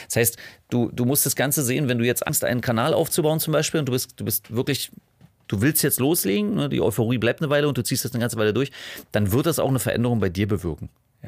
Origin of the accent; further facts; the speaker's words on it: Berlin, Germany; accent: Berlin; weil ich meinen Akzent, also ich finde ihn jetzt selber nicht cool, wenn ich ihn höre, aber ich bin nun mal Berliner. Deswegen, also ich bin auch stolzer Berliner, ja, ich mag meine Stadt.